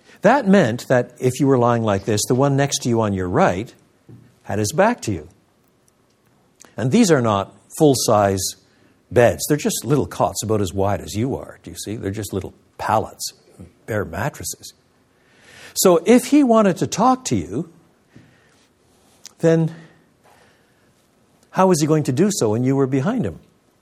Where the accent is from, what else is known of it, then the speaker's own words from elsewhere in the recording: Quebec, Canada; You know, I was brought up in French Canada.